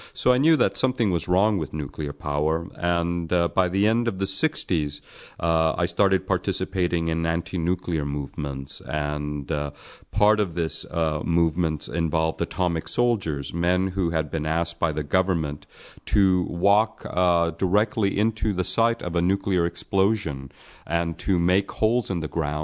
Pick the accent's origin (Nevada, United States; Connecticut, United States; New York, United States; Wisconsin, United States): Nevada, United States; Las Vegas; born there; I was born in Las Vegas, Nevada, which is owned by the military.